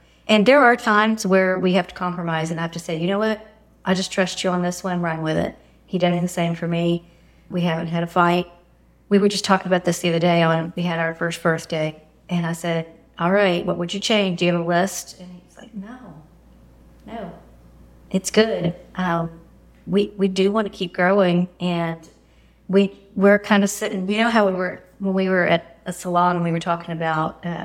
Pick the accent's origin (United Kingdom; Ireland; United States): United States; Texas; So we come back from council, and because we're both from Texas, we started sharing our clients.